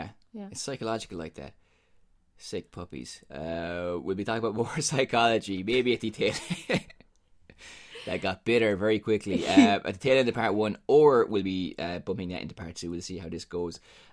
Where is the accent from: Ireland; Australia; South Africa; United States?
Ireland; But like, I actually skipped some of the courses because I am Irish